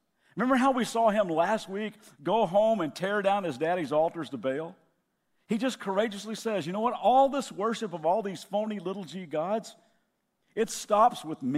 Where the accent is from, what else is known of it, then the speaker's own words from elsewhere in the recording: Lexington, Kentucky, United States; And my hometown, Lexington, Kentucky, is going crazy today because we beat Florida for the first time in 35 years.